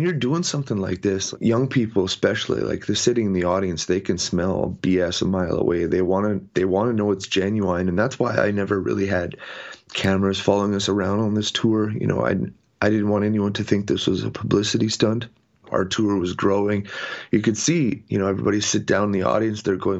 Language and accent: English; Canada; I'm Canadian